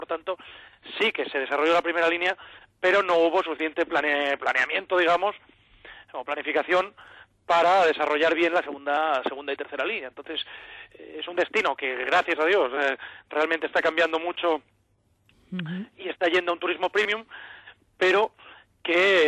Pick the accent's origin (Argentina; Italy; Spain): Spain; Ibiza, Balearic Islands; also born or lived in Barcelona / Belgium; now in Madrid, Spain; soy ibicenco, de familia ibicenca, y aunque me fui a Ibiza chiquitín y me fui a Bélgica, pues la verdad es que te diría que la mayoría del tiempo lo he vivido en Madrid, o sea que sí. Soy ibicenco y madrileño, la verdad.